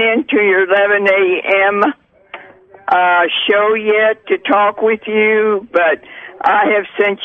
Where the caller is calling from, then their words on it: Florida, United States; From Florida.